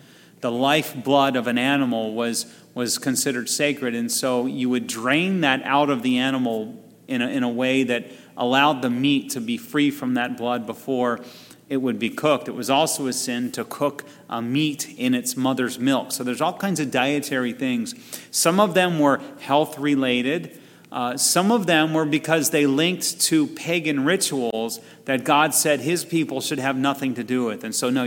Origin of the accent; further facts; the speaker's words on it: Texas, United States; born there; I'm a pure-blooded American. I was born in Texas. You know, just ask any Texan.